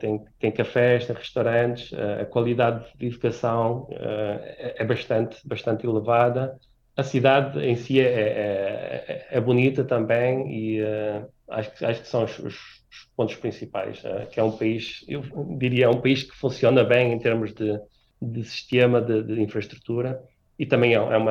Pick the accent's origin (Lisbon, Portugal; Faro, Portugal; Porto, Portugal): Porto, Portugal; Vila Nova de Gaia; now in Hannover, Germany; Eu sou de Francelos, em Vila Nova de Gaia, gosto bastante daquele local.